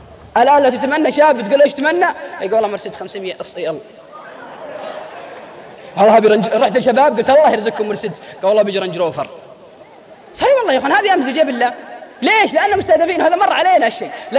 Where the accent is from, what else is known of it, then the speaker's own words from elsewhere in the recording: Al-Qassim, Saudi Arabia; عندنا في القصيم انا رايت بعيني،